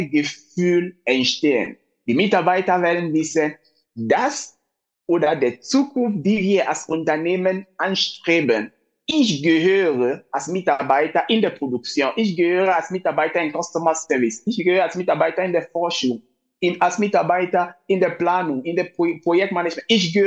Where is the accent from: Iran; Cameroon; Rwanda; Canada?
Cameroon; German is a second language; 2001, ich war noch in Kamerun, meine Heimat.